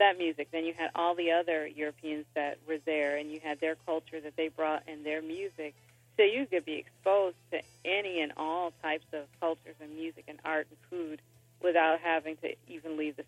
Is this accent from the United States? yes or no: yes; Detroit, Michigan, United States; Well, you know, I grew up in Detroit. I started violin when I was four